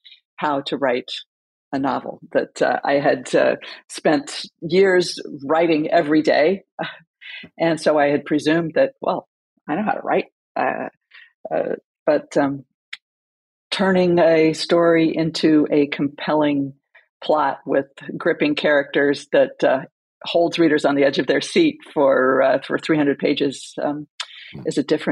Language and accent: English; California, United States; And I grew up in California